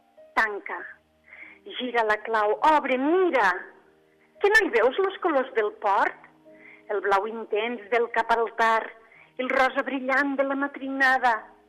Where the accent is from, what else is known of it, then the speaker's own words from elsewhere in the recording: Catalonia, Spain; jo soc catalana